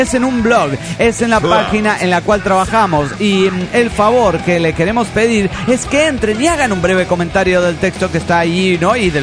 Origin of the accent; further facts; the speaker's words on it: Monterrey, Nuevo León, Mexico; de Monterrey, Nuevo León, México.